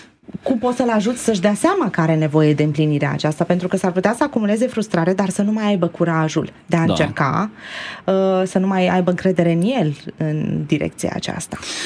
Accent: Moldavia, Romania; eu sunt moldovean.

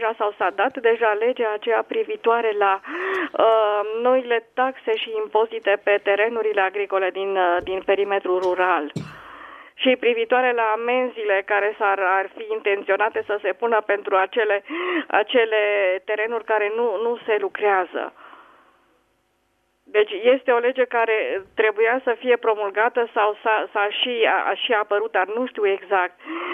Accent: Brașov, Brașov County, Romania; Eu sunt din Brașov.

